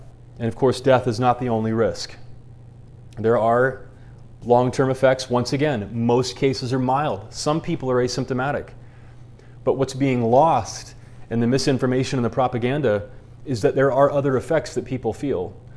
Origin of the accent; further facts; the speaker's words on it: Arizona, United States; By July 8th, our home state, my home state at least, of Arizona, you may be watching this all over the country, but my home state of Arizona led the world for a while in COVID-19 cases.